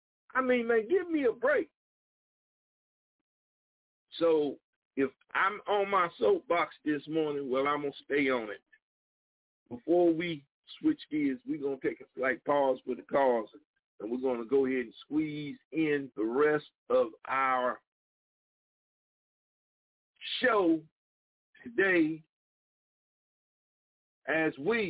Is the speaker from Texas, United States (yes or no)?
no; South Carolina, United States; I grew up around in Dillon County, and it's away from my mother's front door to the waterfront at Myrtle Beach, the Atlantic Ocean.